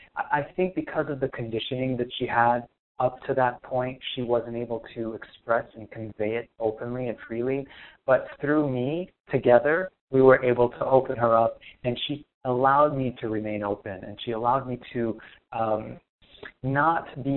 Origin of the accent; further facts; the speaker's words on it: Lebanon; So I actually grew up in Lebanon. So during the 80s and 90s of the Civil War was going on.